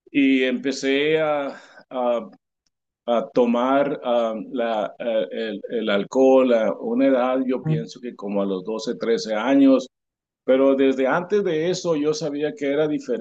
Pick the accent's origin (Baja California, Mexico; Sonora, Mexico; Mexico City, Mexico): Sonora, Mexico; Pitiquito; now in United States; Soy originario de Pitiquito, Sonora, México. Tengo en Estados Unidos muchos años ya